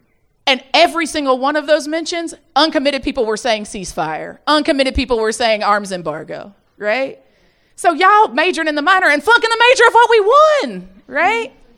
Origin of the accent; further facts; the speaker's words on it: Tennessee, United States; I'm from Tennessee. We got a right-wing trifecta.